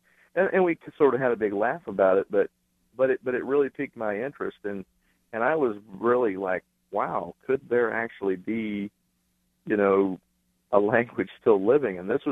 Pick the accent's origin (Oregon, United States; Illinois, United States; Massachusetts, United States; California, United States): Illinois, United States; Well, actually, I'm from Southern Illinois, and I live in Southern Illinois. And growing up near Vincennes, Indiana, which is also a French community, they used to have 12th night balls and rendezvous.